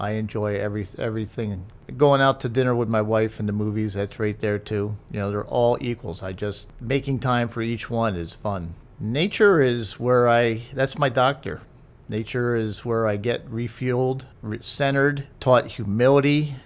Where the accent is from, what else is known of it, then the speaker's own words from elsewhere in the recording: Vermont, United States; I grew up in Vermont skiing.